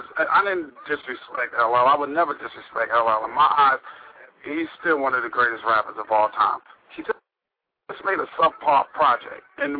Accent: Queens, New York, United States; because we're from the borough of Queens

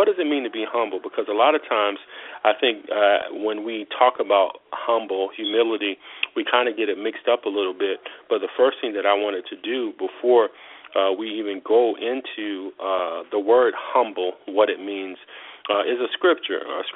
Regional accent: Florida, United States; now in Georgia, United States; So I'm actually a Georgian now, still a Floridian at heart, but I'm in Georgia now.

